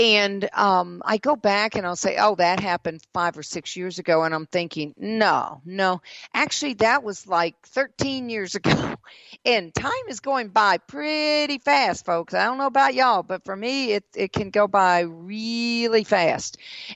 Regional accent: Mississippi, United States; also born or lived in South Carolina / Georgia; at least the southern parts that I lived in. I was from Mississippi and South Carolina, of course, Georgia.

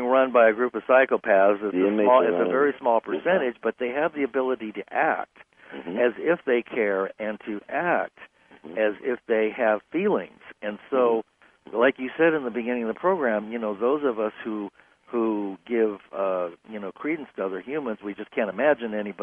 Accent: Santa Barbara, California, United States; In Santa Barbara, California.

